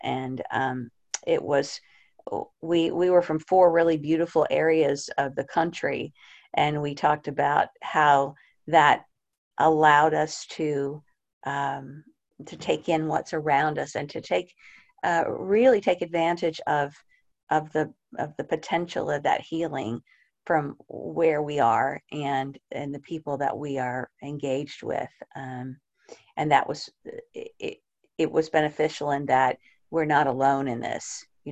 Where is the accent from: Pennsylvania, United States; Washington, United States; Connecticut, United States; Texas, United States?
Texas, United States; Dallas; So I'm from Dallas, guys, and it's a real pleasure and honor to be in this group.